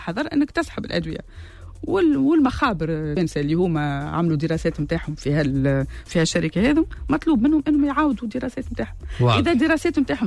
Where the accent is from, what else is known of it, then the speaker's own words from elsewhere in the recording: Tunisia; احنا طالبين انه يكونوا عندنا في تونس شركه